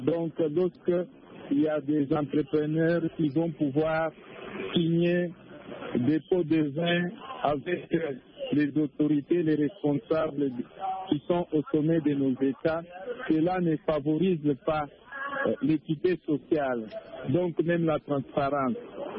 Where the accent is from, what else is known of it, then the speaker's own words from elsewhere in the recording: DR Congo; même ici chez nous, en RDC Congo.